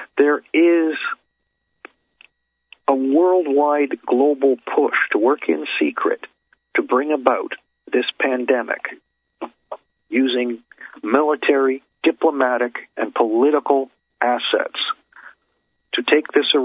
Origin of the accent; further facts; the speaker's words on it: Canada; from Canada.